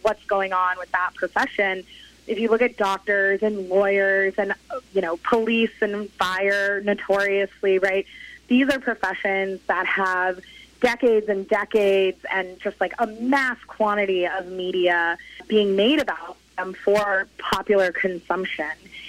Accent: Maine, United States; again, growing up in Maine, I just had never really experienced a catastrophe to that scale.

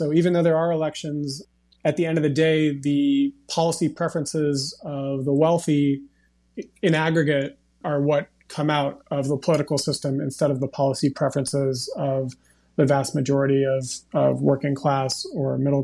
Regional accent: United States; So, you know, I'm an American.

